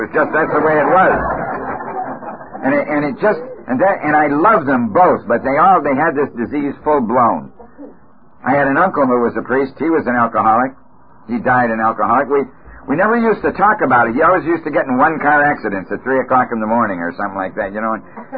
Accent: Chicago, Illinois, United States; born there; I was born in Chicago, Illinois, on the south side of Chicago. I was born into a fine Christian family.

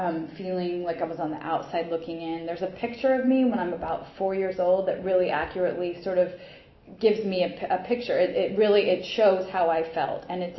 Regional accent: Seattle, Washington, United States; now in New York, United States; I'm from Seattle area, the Northwest. It's dark and rainy

